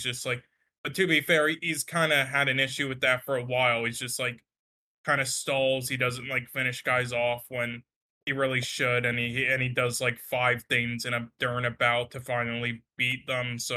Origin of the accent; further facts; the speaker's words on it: Canada; Sorry, I'm a Canadian, so I need to do that every time.